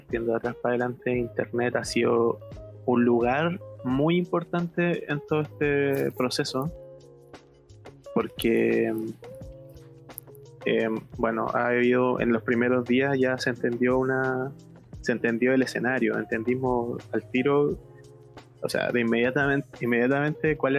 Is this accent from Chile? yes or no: yes; Chile; orgánicamente adoptamos todos como chilenos el símbolo de la estrella